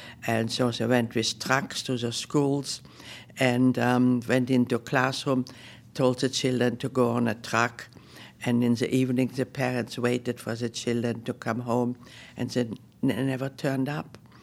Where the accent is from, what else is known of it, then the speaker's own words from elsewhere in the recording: Austria; English is a second language; And when she heard I came from Austria, she said, well, my father can speak German to you.